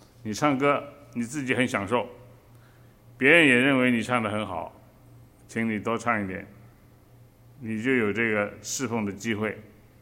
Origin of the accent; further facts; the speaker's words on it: China; 我们中国人叫做夺嗓子